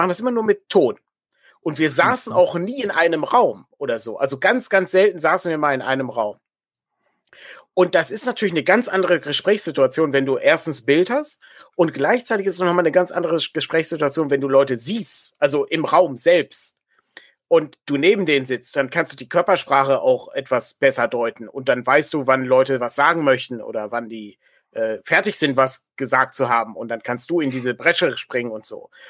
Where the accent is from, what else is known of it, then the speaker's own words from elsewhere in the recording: North Rhine-Westphalia, Germany; wir kommen aus dem Ruhrpott.